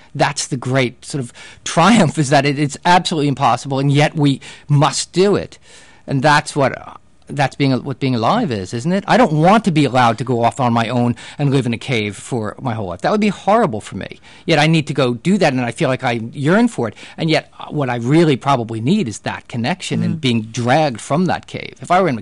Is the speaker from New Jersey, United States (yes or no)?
yes; New Jersey, United States; No, we grew up in Jersey and, you know, went to the Jersey Shore and then for the summer.